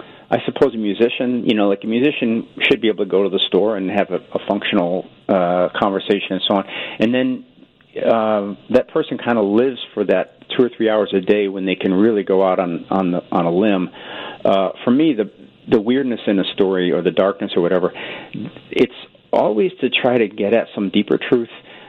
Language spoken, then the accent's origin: English; Chicago, Illinois, United States; Yeah, I was raised Catholic in Chicago and had a beautiful experiences.